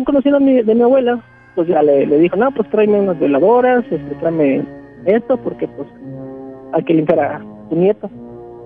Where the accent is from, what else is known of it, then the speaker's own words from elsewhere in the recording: Hidalgo, Mexico; porque yo soy de Hidalgo, y pues es un pueblito.